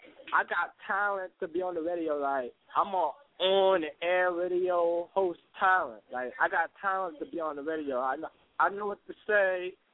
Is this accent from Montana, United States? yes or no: no; Baltimore, Maryland, United States; Baltimore.